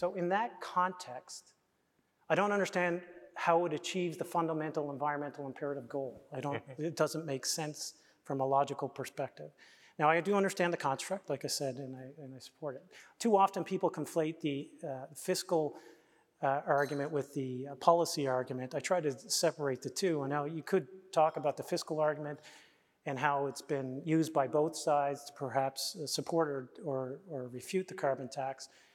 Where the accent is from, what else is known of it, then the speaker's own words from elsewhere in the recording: Newfoundland and Labrador, Canada; Because for us, of course, Tim, growing up in Newfoundland and Labrador, it's no secret. People, the edge that we have in Newfoundland and Labrador is the desire to hit punch above our weight.